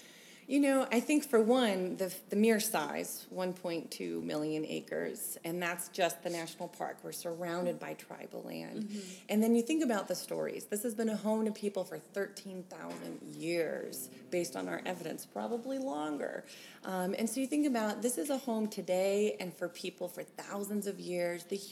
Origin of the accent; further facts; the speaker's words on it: Tucson, Arizona, United States; I'm from Tucson, Arizona.